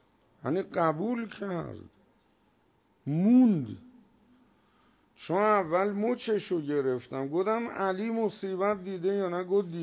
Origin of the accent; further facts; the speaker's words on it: Iran; نگفتم من ایرانیم، چون نمیدونستم موضعش چیه.